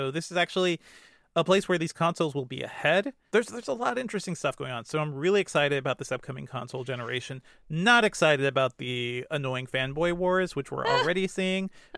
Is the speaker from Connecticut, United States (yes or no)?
yes; Hartford, Connecticut, United States; also born or lived in Guyana; I go back to, like, my home street of, like, where I grew up in Hartford sometimes. I actually like to go to my birth country of Guyana and just see like what Google has covered.